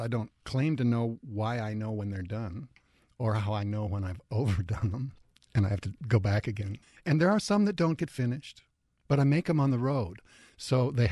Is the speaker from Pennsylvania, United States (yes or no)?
no; Wyoming, United States; And a very notable gallery in my home state of Wyoming, the Nicolaysen Gallery, was. I was very honored to be there in my hometown.